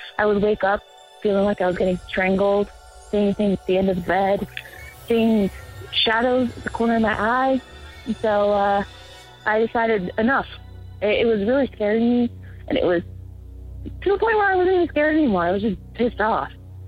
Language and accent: English; Phoenix, Arizona, United States; I'm from Phoenix, Arizona.